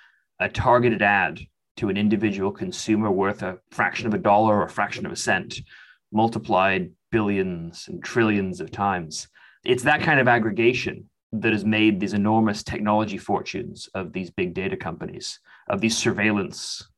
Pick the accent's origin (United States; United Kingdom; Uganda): United Kingdom; it happened in my home country of Britain during the Brexit referendum.